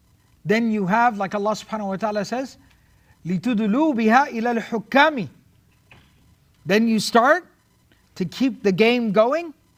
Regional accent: Pakistan; I can say that. I'm from Pakistan.

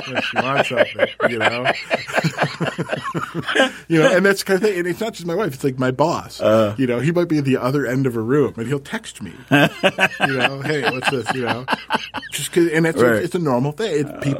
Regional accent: Michigan, United States; because I grew up north in Michigan in rural Michigan, where it was literally, we'd go outside my house, there was farm fields and woods and stuff.

